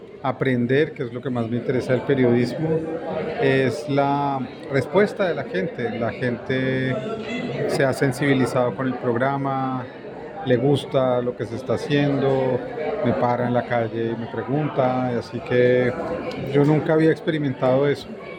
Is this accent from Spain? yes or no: no; Colombia; Nosotros como colombianos vivimos en el país más biodiverso del mundo, o el segundo país más biodiverso del mundo